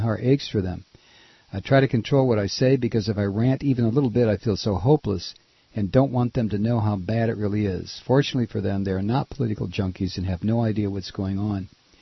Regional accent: California, United States; I know, I'm from California, and it's what we all do here, I guess.

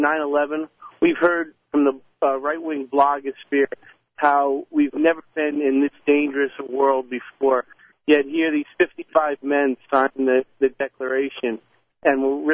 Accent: Connecticut, United States; grew up in a small town on the coast of Connecticut.

